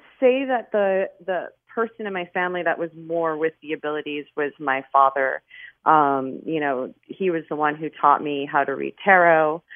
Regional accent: Miami, Florida, United States; you know, I'm born and raised in Miami

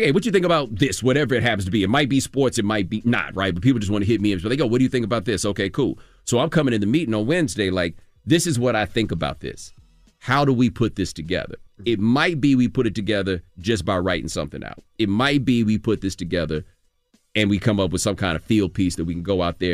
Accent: Houston, Texas, United States; Like, I'm from Houston, right? We country and we don't hide it, and it's fine.

